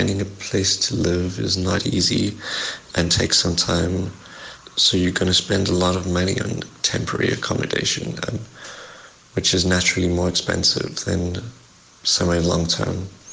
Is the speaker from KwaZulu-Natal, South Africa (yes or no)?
no; Johannesburg, Gauteng, South Africa; moved away as an adult; now in Berlin, Germany; I'm from Johannesburg, now living in Berlin.